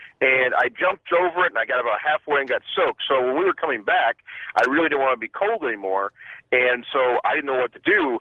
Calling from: Indiana, United States; I'm calling from Indiana

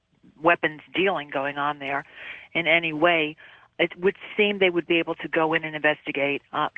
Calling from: Oregon, United States; I'm calling from Oregon, and I just have a quick question.

